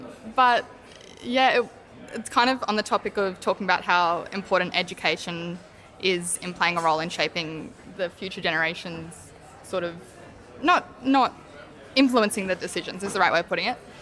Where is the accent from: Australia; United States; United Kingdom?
Australia; Gladstone, Queensland; I grew up in Gladstone in central Queensland, so it's really, really industry dense part of the country